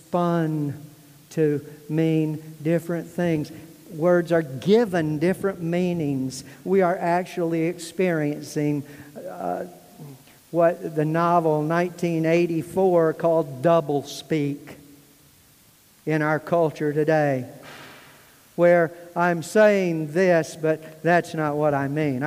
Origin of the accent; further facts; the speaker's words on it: the South, United States; accent: southern; I can't tell you how many times I had to repeat myself with my southern accent.